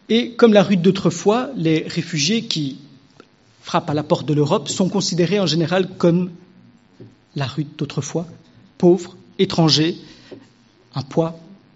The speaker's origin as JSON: {"language": "French", "country": "Belgium", "said": "il suffit de regarder chez nous, en Belgique, à quelques kilomètres d'ici"}